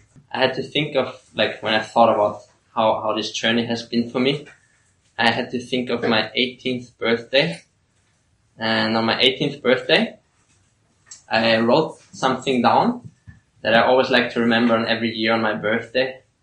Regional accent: Austria; So I'm from Austria.

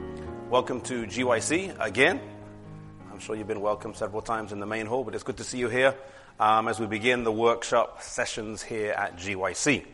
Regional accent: England, United Kingdom; I come from England.

